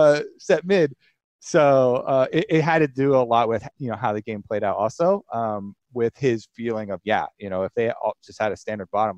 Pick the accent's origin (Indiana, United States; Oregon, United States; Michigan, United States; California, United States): California, United States; East Bay Nick, I am also from the Bay.